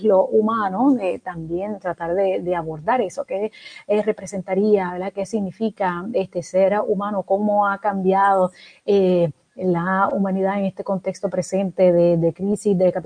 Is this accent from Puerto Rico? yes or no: yes; Puerto Rico; característico de nosotros como puertorriqueños, caribeños y latinoamericanos